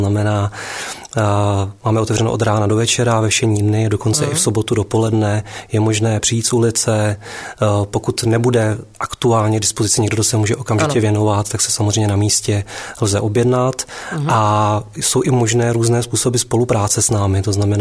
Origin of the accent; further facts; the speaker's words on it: Turnov, Liberec Region, Czechia; Já jsem vlastně z Turnova, Turnov je 15-tisícové město.